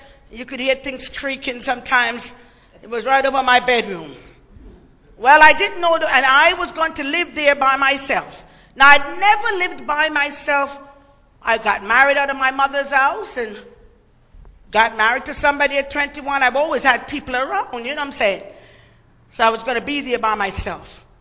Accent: Jamaica; since I'm Jamaican

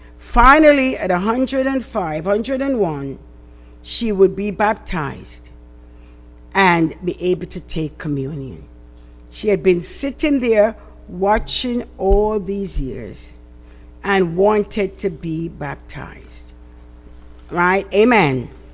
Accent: England, United Kingdom; when I grew up in church in England

